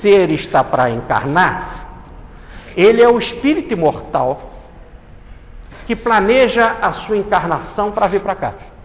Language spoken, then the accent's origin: Portuguese; Rio de Janeiro, Brazil; born there; Nessa encarnação … vim no sexo masculino, nasci no Rio de Janeiro, estou espírita.